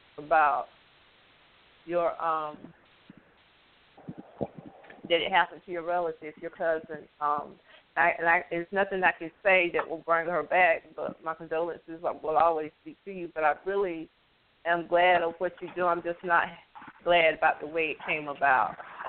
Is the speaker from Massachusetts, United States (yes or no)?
no; Florida, United States; I'm from Florida, sir.